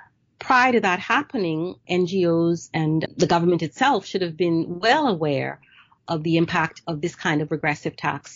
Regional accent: Bahamas; I'm from the Bahamas, which is designated to be an international financial centre.

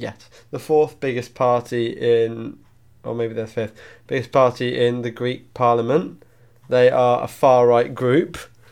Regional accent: Maidenhead, South East England, United Kingdom; That's my hometown.

